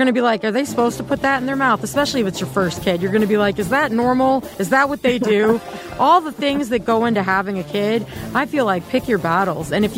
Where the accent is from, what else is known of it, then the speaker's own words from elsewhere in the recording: Southeast, United States; I am originally from the Southeast and there's some weird, bizarre things that we call our grandparents.